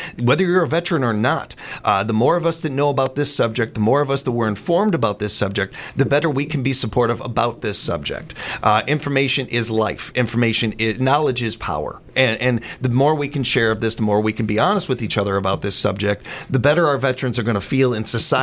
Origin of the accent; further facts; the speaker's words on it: Midwest, United States; born there; I was born in the Midwest.